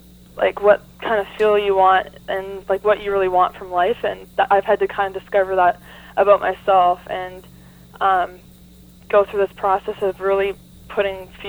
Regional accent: Peterborough, Ontario, Canada; I'm a new artist, and I'm from Peterborough, Ontario.

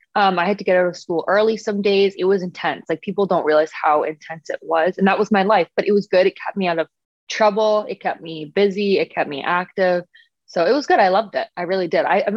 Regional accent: Canada; I'm Canadian, so like I'm not from here.

